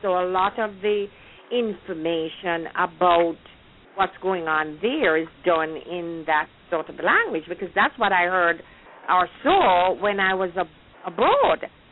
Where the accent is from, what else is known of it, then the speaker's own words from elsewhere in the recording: Jamaica; I remember when I was growing up in Jamaica